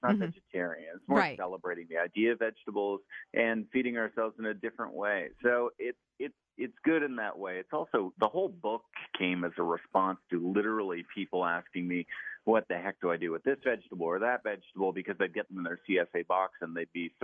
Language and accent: English; Ottawa, Ontario, Canada; also born or lived in Kingston, Canada / Southern US; I was born and raised in Ottawa, Canada, or born in Kingston, Ontario, Canada, but raised in Ottawa, and then lived in the South for about 4 years, from 10 to 14, went back to Canada, finished up high school, university.